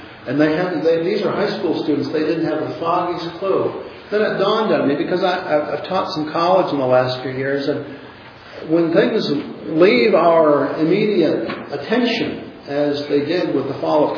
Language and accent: English; North Syracuse, New York, United States; I grew up in North Syracuse, near the intersection of South Bay Road and Church Street, and went away to college